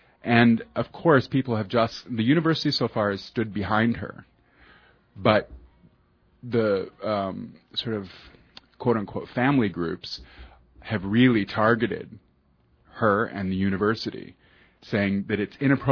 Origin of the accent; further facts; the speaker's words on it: Michigan, United States; my family is from Arkansas, my father's side of the family, and I had the privilege of, I grew up in Michigan